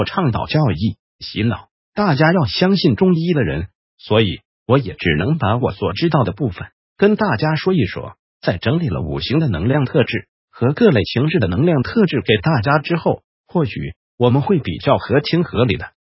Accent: Taiwan; 可见的我们台湾人都是活在一个很伤肾的状况之中。

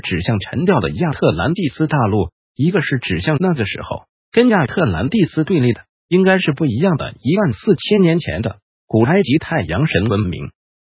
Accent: China; 我们中国人也认为苹果这个水果很奇怪，营养是很好的，可是吃久了之后你反而会虚掉。

